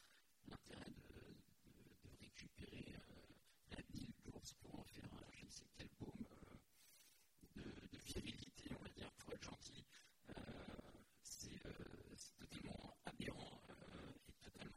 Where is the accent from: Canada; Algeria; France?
France; je suis français